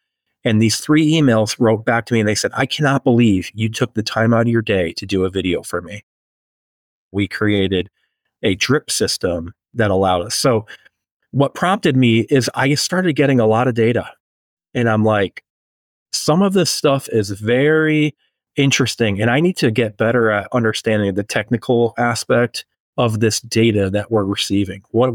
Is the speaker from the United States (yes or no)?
yes; New England, United States; I am originally from New England.